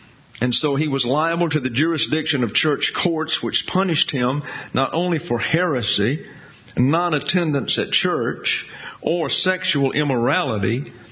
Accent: the South, United States; Reminds me of when I grew up in the South.

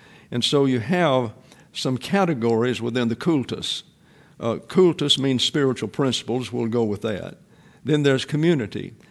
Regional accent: the South, United States; I knew nothing about Catholicism because I'm from the South and didn't have many down there.

